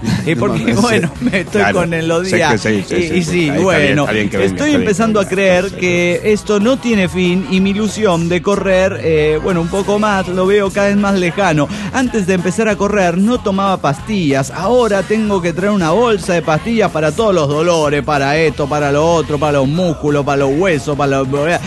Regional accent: Cancún, Quintana Roo, Mexico; Hola, ¿cómo están? Soy la motherfucker de Cancún, Quintana Roo.

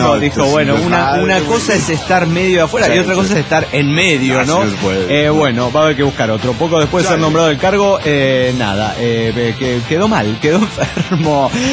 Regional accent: Guadalajara, Jalisco, Mexico; de Guadalajara, Jalisco, México.

